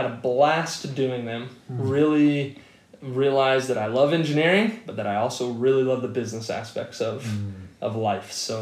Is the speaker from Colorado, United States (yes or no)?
yes; Lakewood, Colorado, United States; Little bit southwest of Denver. So it was Lakewood.